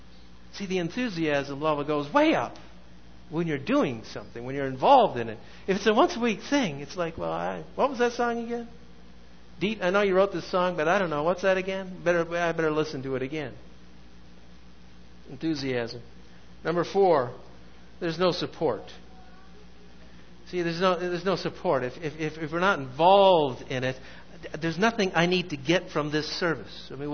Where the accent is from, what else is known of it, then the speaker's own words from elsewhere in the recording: Vancouver, British Columbia, Canada; now in Chicago, United States; I moved to Chicago. I came from Vancouver, British Columbia. Was there 9 years.